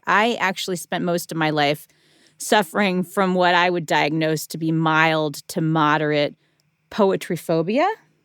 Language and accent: English; Midwest, United States; And this is me as a white girl growing up in the Midwest.